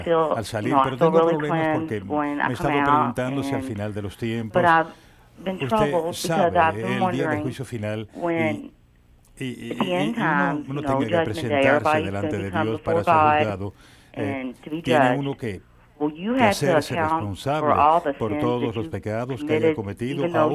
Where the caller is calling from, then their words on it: Kentucky, United States; Soy de Kentucky.